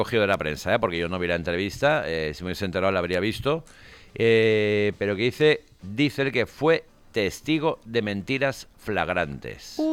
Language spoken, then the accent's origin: Spanish; Spain; Somos españoles, somos europeos, compartimos una raíz judeocristiana.